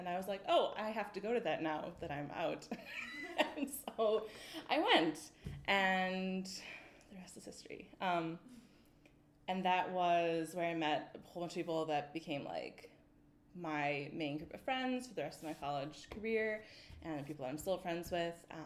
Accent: Portage, Wisconsin, United States; So I'm originally from Portage, Wisconsin, so not too far away. Being from a small town, my number one desire was to get out of a small town.

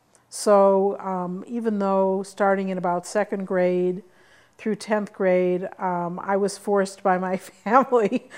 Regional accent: Milwaukee, Wisconsin, United States; So, well, I was born in Milwaukee.

